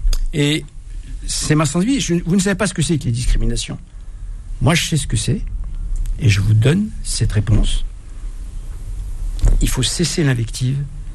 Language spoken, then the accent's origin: French; France; Je suis français à 95%. Pas à 100%.